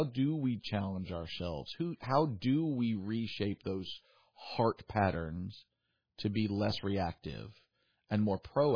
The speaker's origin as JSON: {"language": "English", "region": "the South", "country": "United States", "tie": "born or raised there", "said": "I grew up in the South. I've only ever operated in the South. So I've not lived in the North or Midwest."}